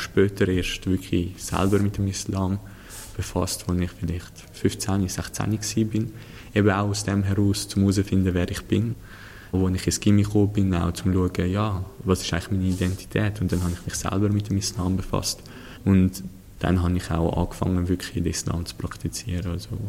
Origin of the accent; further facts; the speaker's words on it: Switzerland; Also wir sind alle Schweizer.